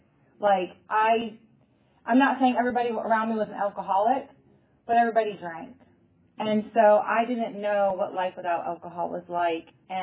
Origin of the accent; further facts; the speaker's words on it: Michigan, United States; I grew up in Michigan. Everything that we did growing up involved alcohol.